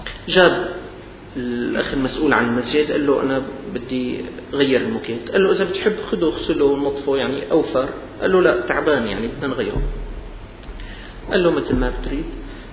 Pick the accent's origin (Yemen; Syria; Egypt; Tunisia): Syria; هذه الأمطار الشديدة التي نزلت عندنا في الشام وفي المحافظات الأخرى